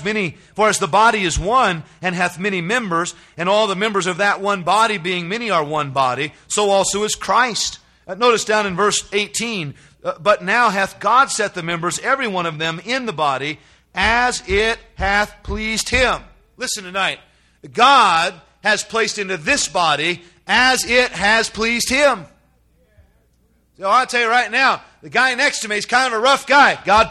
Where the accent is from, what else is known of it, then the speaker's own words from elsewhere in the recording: California, United States; I didn't grow up in Georgia, by the way. I grew up in California.